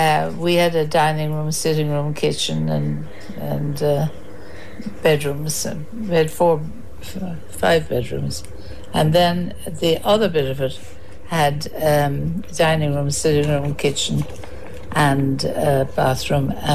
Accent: Limerick, Munster, Ireland; I grew up in Limerick City.

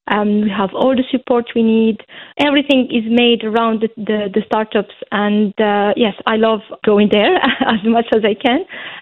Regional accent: Munster, Ireland; I am from Kerry

